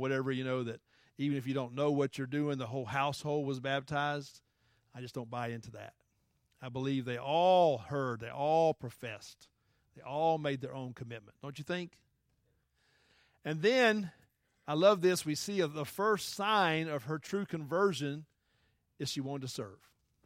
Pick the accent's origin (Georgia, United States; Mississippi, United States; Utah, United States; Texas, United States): Georgia, United States; Atlanta; Now, me, I'm from Atlanta. I don't trust any stranger walking up saying, hey, come to my hotel.